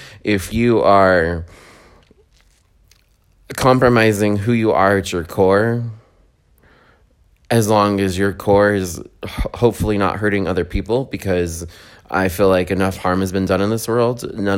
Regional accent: New Mexico, United States; I grew up very under a cactus, so to speak, because I'm from New Mexico

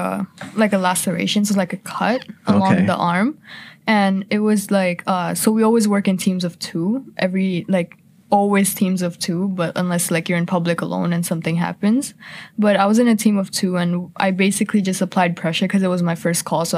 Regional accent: India; now in Canada; So I moved to Canada from India in 2015-ish.

